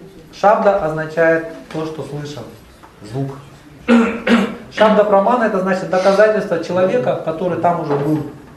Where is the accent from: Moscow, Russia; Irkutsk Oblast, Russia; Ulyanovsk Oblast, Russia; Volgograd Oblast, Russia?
Irkutsk Oblast, Russia; Bratsk; born there; Вот я родился в Братске